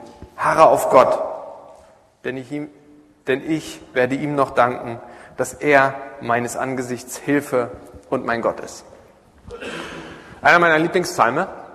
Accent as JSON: {"language": "German", "region": "East Germany", "country": "Germany", "tie": "born or raised there", "said": "ich komme aus dem Osten unserer Republik, komplett atheistisch groß geworden."}